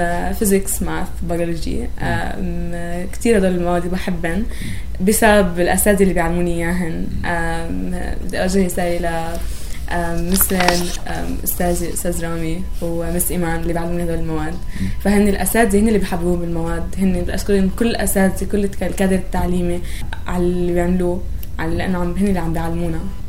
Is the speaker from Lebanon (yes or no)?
yes; Burj al-Barajneh, Mount Lebanon, Lebanon; أنا من مخيم برج البراجنية. مدرستي اسمها مدرسة جلود.